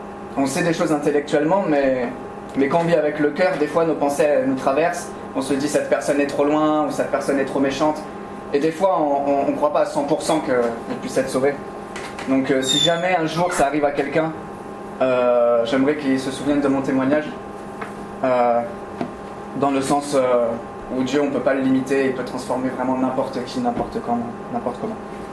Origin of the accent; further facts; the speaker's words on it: Bordeaux, Nouvelle-Aquitaine, France; Je viens de Bordeaux, j'ai 28 ans.